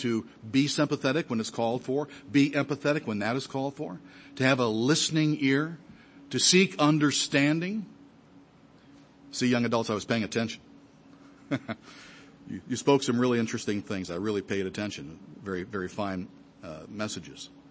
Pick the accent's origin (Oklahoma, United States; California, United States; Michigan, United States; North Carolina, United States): Michigan, United States; Detroit; Back home in where I grew up in the Detroit area, I used to pastor Detroit before moving here.